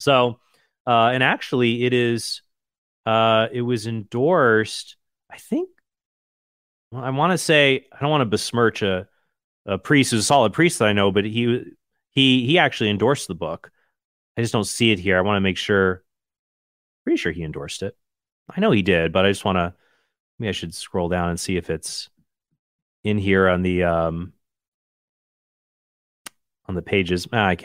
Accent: United States; born there; Because I was born in America.

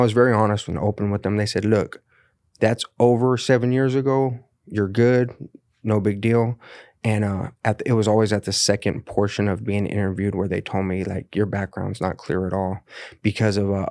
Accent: El Cajon, California, United States; I'm from El Cajon originally.

